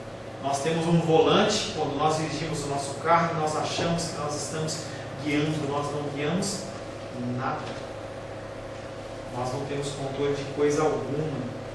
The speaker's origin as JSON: {"language": "Portuguese", "town": "Brasília", "region": "Federal District", "country": "Brazil", "said": "Eu sou brasiliense e eu sei que não tem monte em Brasília."}